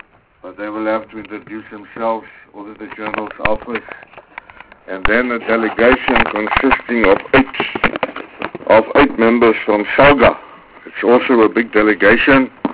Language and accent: English; Northern Cape, South Africa; All the MECs, East Bay and Northwest, my neighbors, I'm from the Northern Cape. Yes, we are good neighbors.